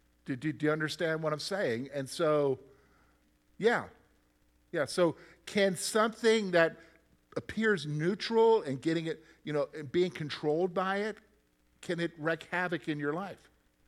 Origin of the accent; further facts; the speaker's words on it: the Carolinas, United States; I grew up in the Carolinas.